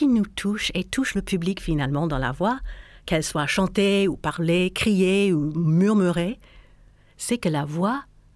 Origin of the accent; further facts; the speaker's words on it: California, United States; French is a second language; now in France; Je suis une comédienne en France depuis une vingtaine d'années. Et oui, j'ai un accent. Je viens des États-Unis, d'une petite ville en Californie près de San Francisco.